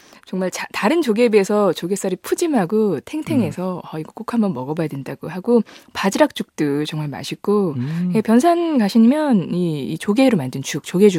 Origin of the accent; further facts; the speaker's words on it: Buan, North Jeolla, South Korea; 제 고향 부안을 홍책방에서 소개해주니 반갑네요.